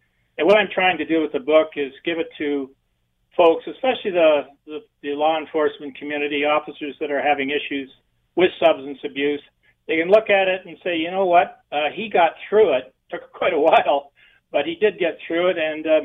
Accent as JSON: {"language": "English", "town": "St. Thomas", "region": "Ontario", "country": "Canada", "said": "I'm from St. Thomas originally, actually Lyndhurst."}